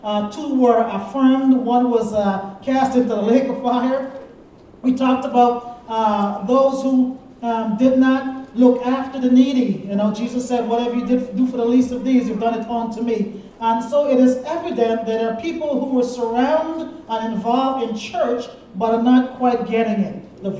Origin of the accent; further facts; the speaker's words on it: Guyana; as a young child growing up in Guyana, of course, it's very evangelical